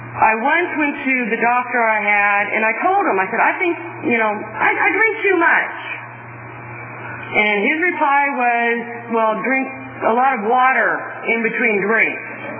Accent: Bakersfield, California, United States; born there; I came to where I was born in Bakersfield.

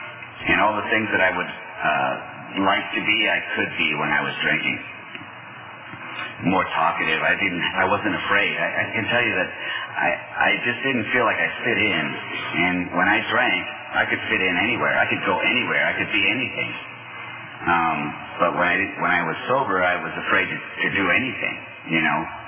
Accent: Wisconsin, United States; but I'll get started with the way I was raised in Wisconsin, with two brothers, one older, one younger

